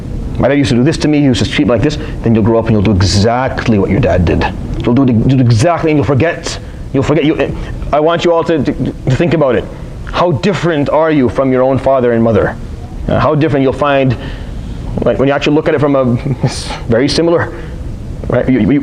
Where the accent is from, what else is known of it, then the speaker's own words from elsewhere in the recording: Syria; I'm not from the same community as him. Maybe he's from I'm from Syria.